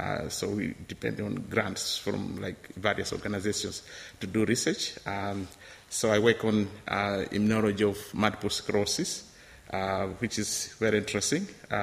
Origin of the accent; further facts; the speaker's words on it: Northern Region, Malawi; So I grew up there in Malawi and went to school there, secondary school and a college in Malawi.